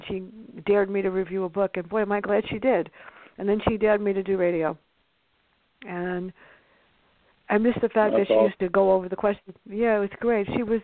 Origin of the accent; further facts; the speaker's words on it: Bronx, New York, United States; it's based on real-life events growing up in the South Bronx.